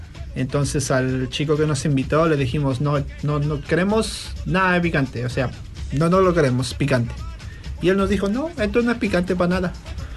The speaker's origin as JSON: {"language": "Spanish", "country": "Peru", "said": "lo que se debe comer picante como buen peruano"}